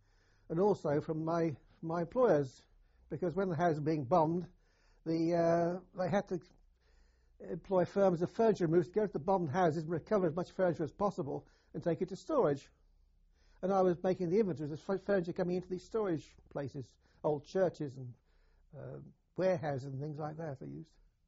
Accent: Birmingham, West Midlands, United Kingdom; I was born in Edgbaston, I think it was. We moved from there to Worley. Then from there we moved to Harbin. Then we moved to Handsworth Wood.

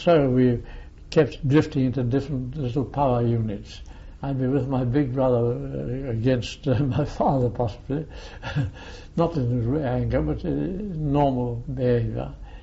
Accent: Maidstone, South East England, United Kingdom; born there; I was born down near Maidstone. My mother's family came from a place called Hartlip

